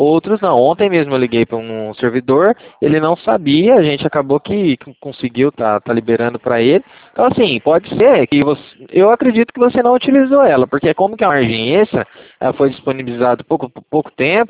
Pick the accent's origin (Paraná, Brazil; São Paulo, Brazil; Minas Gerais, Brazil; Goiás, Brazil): Paraná, Brazil; eu sou do Paraná